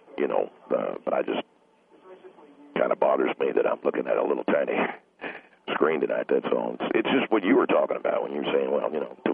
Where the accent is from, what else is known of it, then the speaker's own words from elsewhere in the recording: Kilgore, Texas, United States; You know, I come from Eastern Texas. I come from a place called Kilgore, Texas, which is in East Texas, kind of ranch land. It's horse country more so than anything else.